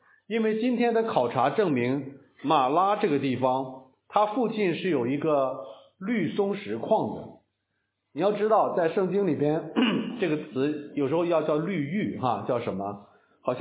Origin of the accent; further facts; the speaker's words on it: Shanxi, China; 我是在山西的煤矿长大的，等我到了东北的时候呢，我的第一个感受就是我从小喝的水是苦的